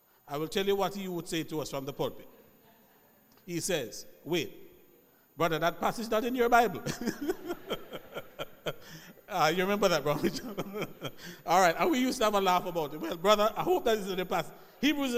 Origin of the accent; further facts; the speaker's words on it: Jamaica; I'm still a Jamaican.